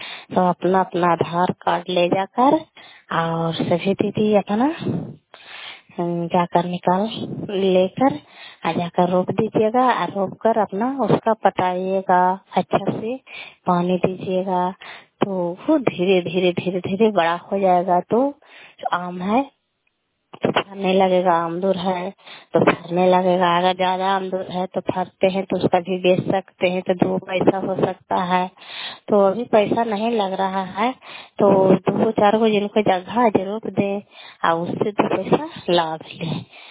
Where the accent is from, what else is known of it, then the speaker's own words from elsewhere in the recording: Kalyanpur, Bihar, India; घर कल्याणपुर वाले बेलछी पंचायत प्रखंड चंडी जिला नालंदा का निवासी हूँ।